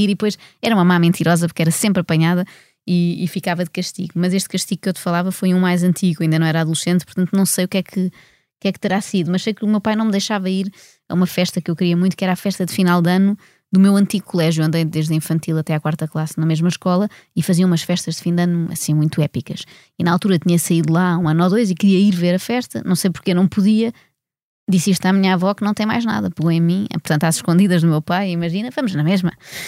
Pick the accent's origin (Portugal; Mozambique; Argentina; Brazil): Portugal; Lisbon; Eu cresci sobretudo no Restelo, porque a minha avó tinha uma casa no Restelo.